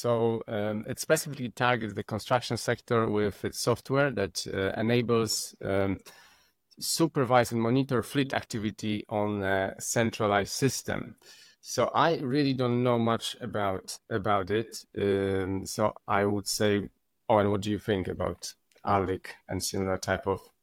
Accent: Poland; I'm from Poland. I'm in Poland. Yes, I'm in Warsaw

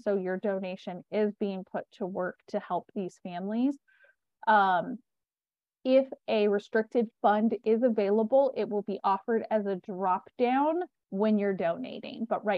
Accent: United States; I'm from America, so I feel like I live a very fortunate lifestyle

